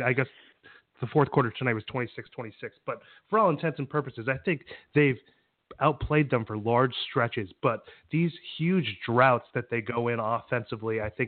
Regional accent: Boston, Massachusetts, United States; I think as a Bostonian, that's what makes me so upset about LeBron James.

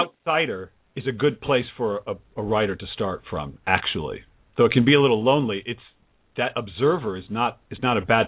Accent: United States; So I'm American. I've only ever lived in America.

